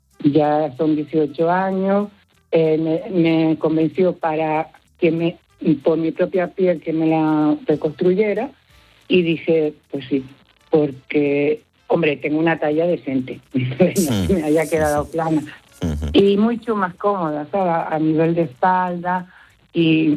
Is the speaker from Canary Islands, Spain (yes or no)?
yes; Tenerife, Canary Islands, Spain; accent: Tenerife; yo mido 1,76, mi acento es de Tenerife, canaria guapísima.